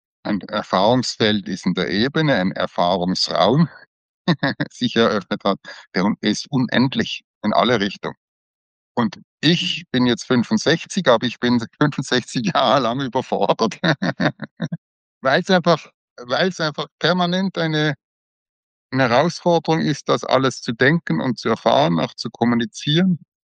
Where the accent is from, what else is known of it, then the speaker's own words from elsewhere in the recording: Basel, Basel-Stadt, Switzerland; von der Schweizer Halle, das ist ein großes Industriegebiet bei uns in Basel, wo Säure hergestellt wird und andere feine Stoffe